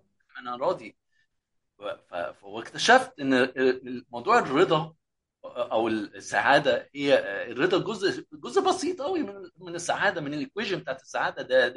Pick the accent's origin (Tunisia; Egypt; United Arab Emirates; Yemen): Egypt; لما كنت بره مصر كنت harassed discriminated bullied عشان انا مصري وعربي، كنت جوه مصر